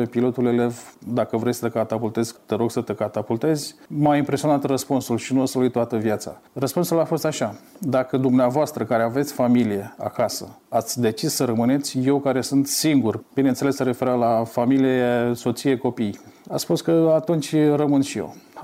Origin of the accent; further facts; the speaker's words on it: Iași, Iași County, Romania; Deși eram din Iași, da.